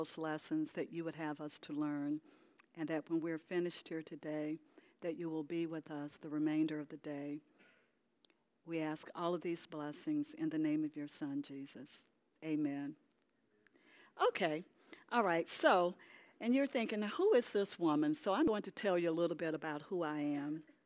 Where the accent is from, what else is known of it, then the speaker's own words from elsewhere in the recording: South Carolina, United States; also born or lived in St. Louis, United States; now in Texas, United States; I lived in St. Louis, so you see a state flag of Missouri. I lived in Texas now, of course, and I'm from South Carolina